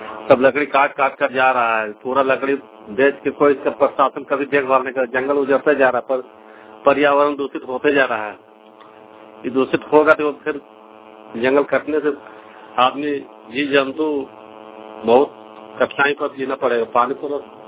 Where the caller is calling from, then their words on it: Ganjia, Jharkhand, India; हम दफ्तर गंजिया डुमरी देहात से बोल रहे हैं, गंजिया थाना बोकारो जिला बोल रहे हैं।